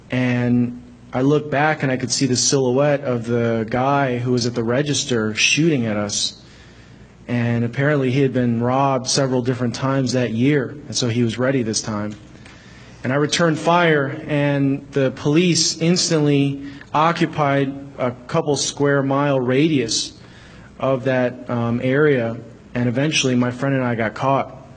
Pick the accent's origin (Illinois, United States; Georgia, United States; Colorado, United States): Illinois, United States; Chicago; I grew up in Chicago in the 90s. And it was during a time when, you know, most neighborhoods in Chicago were infested with gangs.